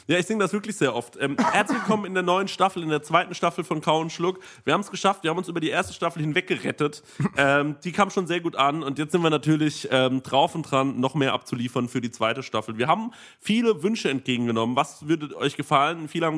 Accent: North Rhine-Westphalia, Germany; wie man das so macht bei uns im Ruhrpott.

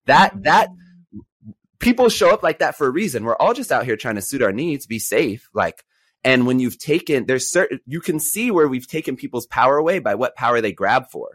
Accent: Los Angeles, California, United States; So going back to my story, I grew up in Los Angeles during the time of zero tolerance.

